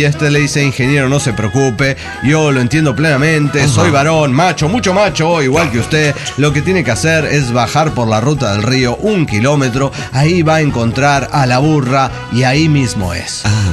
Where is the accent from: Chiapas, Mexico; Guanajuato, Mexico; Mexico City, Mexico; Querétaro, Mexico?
Mexico City, Mexico; de Ciudad de México.